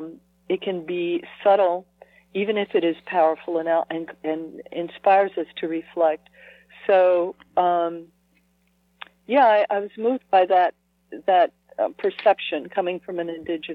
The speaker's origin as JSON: {"language": "English", "country": "Peru", "tie": "born or raised there", "also_born_or_lived": "Colombia / Mexico", "second_language": "English", "lives_now": "United States", "said": "I was born in Colombia, and I grew up in Peru and spent some time in Mexico before we got to the States."}